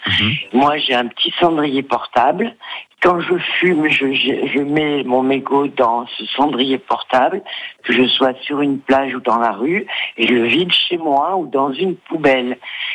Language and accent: French; Grenoble, Auvergne-Rhône-Alpes, France; Je suis originaire de Grenoble